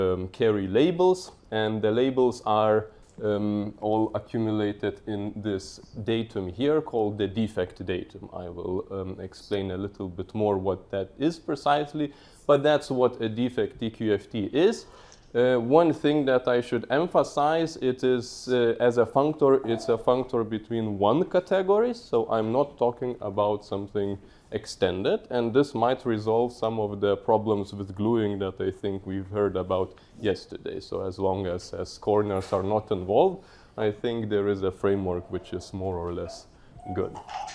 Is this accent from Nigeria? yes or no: no; Vilnius, Vilnius County, Lithuania; don't try that. I come from Vilnius in Lithuania